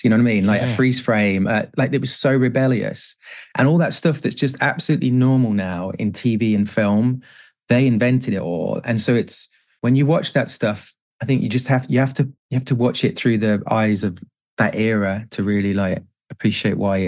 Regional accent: West Midlands, United Kingdom; also born or lived in Wales; my dad moved to the Midlands just before I was born to start doing a job as a systems analyst in computers.

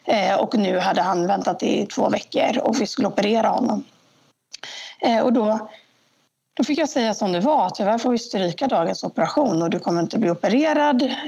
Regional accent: Jönköping, Jönköping County, Sweden; moved away as an adult; Och då hamnade de i Jönköping, och så växte jag upp här. När jag var 19 flyttade härifrån

